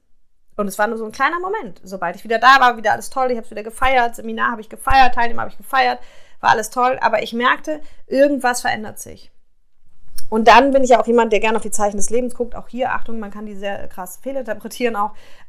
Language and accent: German; Aachen, North Rhine-Westphalia, Germany; moved away; Und da habe ich meine Heimat losgelassen in Aachen.